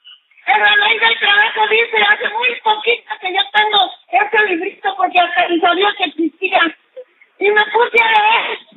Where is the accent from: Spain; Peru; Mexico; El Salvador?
Mexico; Oaxaca; originaria del estado de Oaxaca. Creo que ya lo vieron por la estatura, ¿verdad? Ya se dieron cuenta. Soy oaxaqueña, con mucho orgullo lo digo